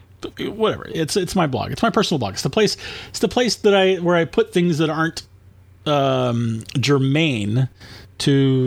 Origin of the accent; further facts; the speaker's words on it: United Kingdom; Yes, I'm British, and I love your decency